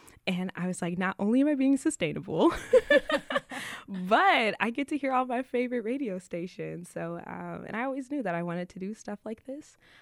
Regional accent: Portland, United States; Yeah, growing up here was very interesting. It's much different now than it was when I was a kid.

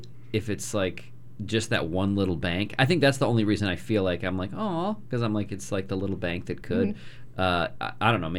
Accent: Portland, Oregon, United States; I was a child, when I was a young lad growing up in Portland

